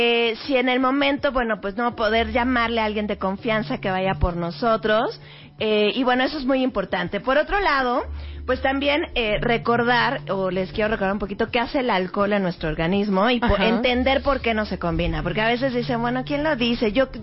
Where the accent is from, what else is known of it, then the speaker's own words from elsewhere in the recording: Mexico; somos mexicanos, nos encanta la fiesta